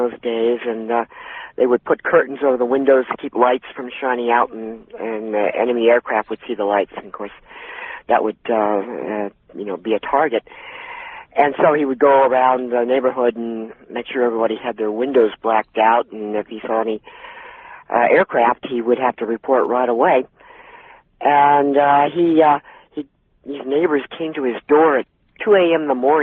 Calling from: Sunland, California, United States; I'm calling from Sunland, California. That's near Los Angeles.

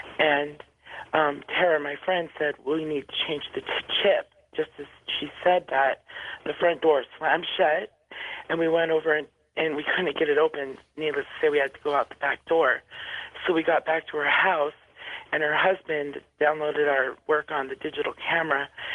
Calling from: Billings, Montana, United States; I'm calling from Billings, Montana.

